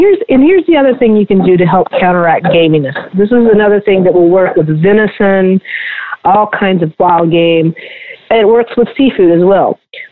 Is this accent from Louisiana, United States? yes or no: yes; Louisiana, United States; but, you know, we grew up in Louisiana, so we always had a lot